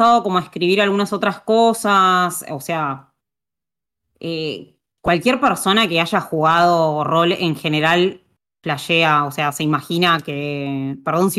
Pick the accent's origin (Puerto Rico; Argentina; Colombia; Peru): Argentina; soy argentina.